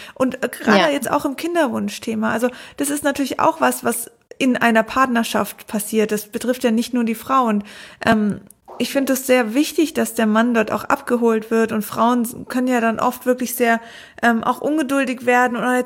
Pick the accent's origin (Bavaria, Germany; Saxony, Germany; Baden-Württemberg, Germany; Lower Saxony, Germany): Baden-Württemberg, Germany; Konstanz; ich komme aus Konstanz, ist jetzt gar nicht so weit.